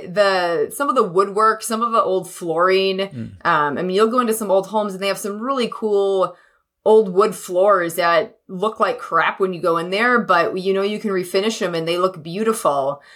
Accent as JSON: {"language": "English", "region": "Massachusetts", "country": "United States", "tie": "born or raised there", "said": "Yeah, I grew up in Massachusetts and we had a septic tank growing up"}